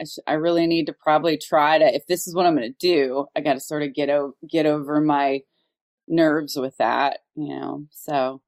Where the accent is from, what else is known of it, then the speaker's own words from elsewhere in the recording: Dayton, Ohio, United States; now in Cincinnati, United States; I grew up in Dayton, Ohio.